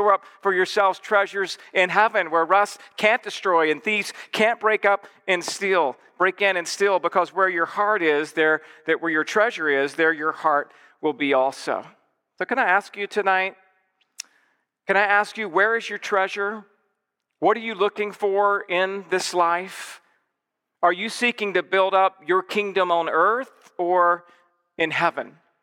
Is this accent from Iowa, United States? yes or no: no; Georgia, United States; also born or lived in Los Angeles / Texas; now in Santa Clarita, United States; I mean, I'm from Georgia originally, came to seminary in Los Angeles. I went to Texas. My wife and I moved back to Santa Clarita in 2013